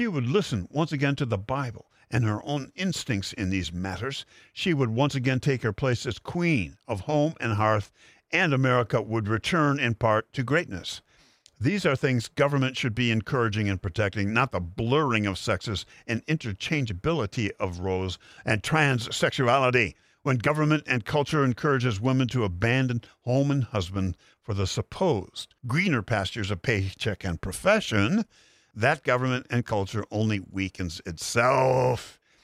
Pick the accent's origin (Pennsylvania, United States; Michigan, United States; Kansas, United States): Michigan, United States; Grand Rapids; but from my family and neighbors growing up in Grand Rapids, Michigan.